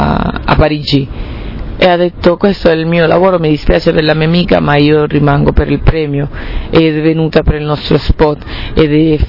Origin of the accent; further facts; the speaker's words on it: Venezuela; anch'io vengo dal Venezuela, che è un paese caldo.